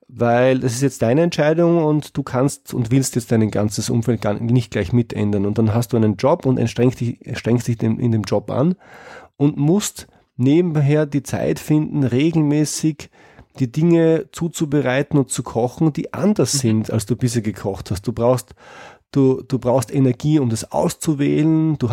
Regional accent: Austria; Als Österreicher kann ich da was beisteuern.

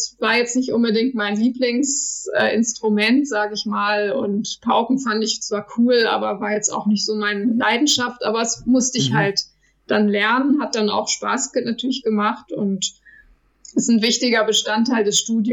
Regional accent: Lüchow, Lower Saxony, Germany; Lüchow ist meine Heimat. Ich liebe Lüchow.

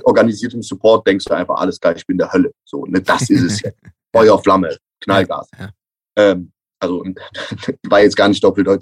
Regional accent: Cologne, North Rhine-Westphalia, Germany; Und darüber wären wir Kölner, glaube ich, sehr, sehr dankbar.

